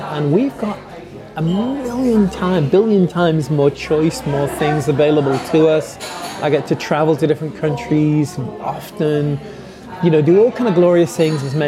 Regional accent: United States; having an Americano, because I am an American.

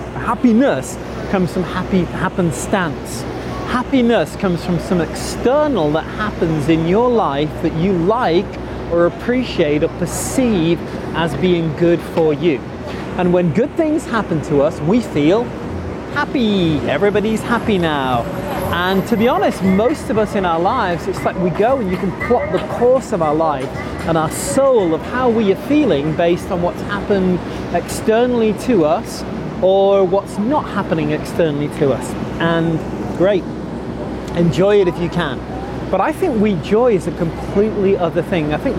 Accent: England, United Kingdom; in the English language, and I am English

